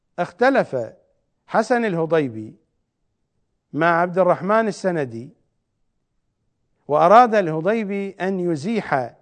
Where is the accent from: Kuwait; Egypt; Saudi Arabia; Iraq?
Iraq; سرقوا الأموال كلها مثل ما حدث عندنا في العراق